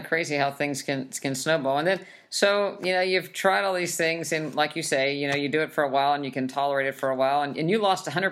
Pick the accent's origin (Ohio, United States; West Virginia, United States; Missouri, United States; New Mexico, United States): West Virginia, United States; you know, I grew up in West Virginia, and I had a grandma that was a very, very good cook